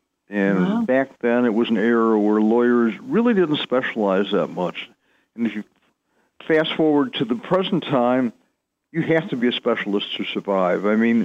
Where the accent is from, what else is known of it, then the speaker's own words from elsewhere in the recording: Detroit, Michigan, United States; Yeah, I grew up in Detroit.